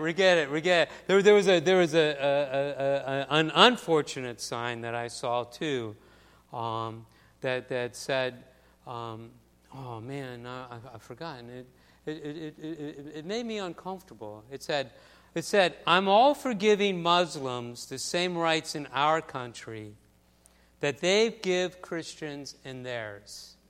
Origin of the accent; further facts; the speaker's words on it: Florida, United States; I grew up in South Florida. We didn't have air conditioning, not in our houses, not in our schools, not in our cars.